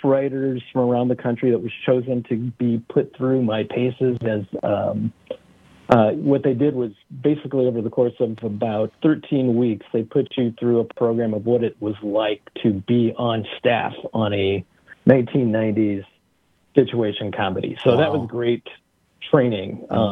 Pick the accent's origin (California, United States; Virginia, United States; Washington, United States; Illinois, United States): Illinois, United States; Peoria; now in Madison, United States; I'm from Peoria, Illinois. I've been in, but I've been in Madison, Wisconsin, for many years.